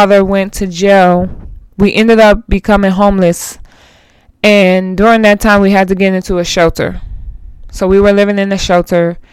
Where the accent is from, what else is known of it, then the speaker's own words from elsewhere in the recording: Landover, Maryland, United States; So if you don't know, I am from Maryland. I grew up in Maryland. I grew up in Palmer Park, Maryland, Landover, Maryland, for majority of my life.